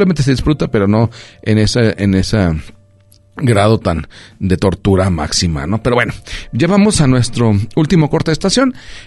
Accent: Mexico; como buenos mexicanos

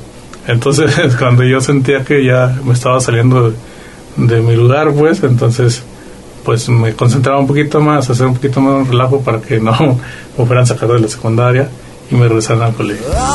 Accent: Colotlán, Jalisco, Mexico; Me crié siempre en Colotlán. En Colotlán estuve toda mi infancia.

